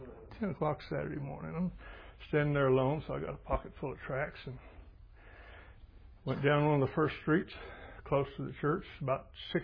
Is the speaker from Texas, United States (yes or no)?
yes; Arlington, Texas, United States; I grew up in Arlington, Texas.